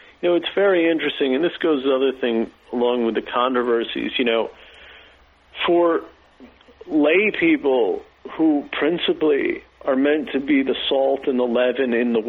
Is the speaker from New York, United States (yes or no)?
yes; Albany, New York, United States; born there; Where I was born in Albany, New York, that was a place where a very famous preacher of the rosary was led by the Holy Spirit.